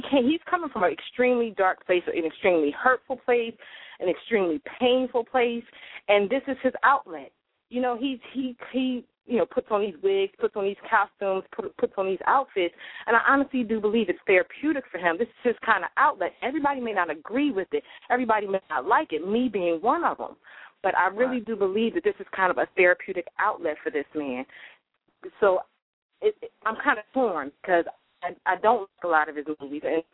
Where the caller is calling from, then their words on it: Baltimore, Maryland, United States; from Baltimore.